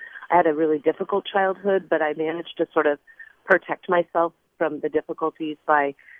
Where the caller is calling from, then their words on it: Berkeley, California, United States; I'm calling from Berkeley.